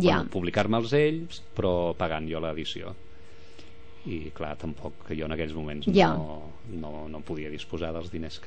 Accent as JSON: {"language": "Catalan", "town": "Vallromanes", "region": "Catalonia", "country": "Spain", "said": "com parlo de temes del meu poble de Vallromanes, el Vallès Oriental"}